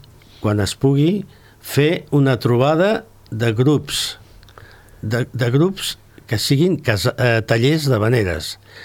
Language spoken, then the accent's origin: Catalan; Badalona, Catalonia, Spain; Perquè els que deu som de Badalona les matem callant.